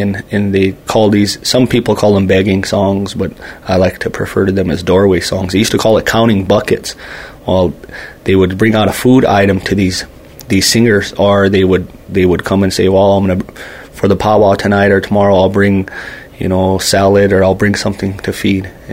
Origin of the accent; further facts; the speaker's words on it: Fort Peck, Montana, United States; originally from Fort Peck, right here, Fort Peck Reservation. I come from the Red Bottom clan of Assiniboine, the Nakota.